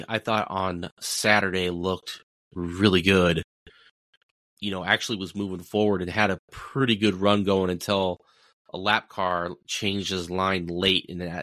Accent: California, United States; since I grew up in California, you know, watching the 83 car for many, many, many years.

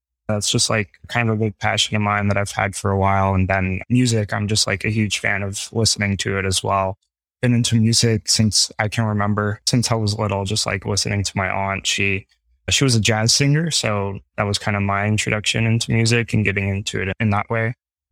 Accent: Puerto Rico; now in Nashville, United States; Currently living in Nashville, Tennessee, and I'm originally from Puerto Rico.

